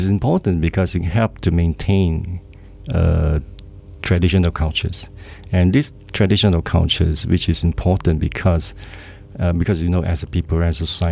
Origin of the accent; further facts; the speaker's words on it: Malaysia; as a Malaysian, as a country of Malaysia, we need different traditions in order to be better.